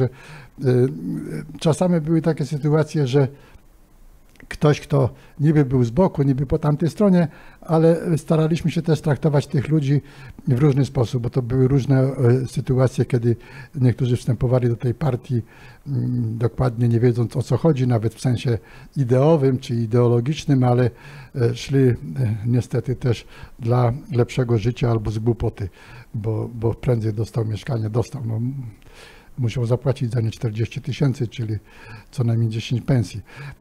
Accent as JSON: {"language": "Polish", "town": "Szczecin", "region": "West Pomeranian Voivodeship", "country": "Poland", "said": "jestem ze Szczecina, wróciłem do Szczecina"}